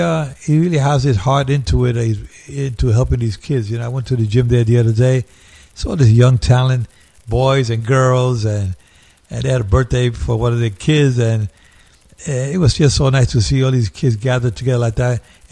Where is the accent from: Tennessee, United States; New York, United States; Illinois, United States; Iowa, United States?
New York, United States; And my brother and I came from Spanish Harlem.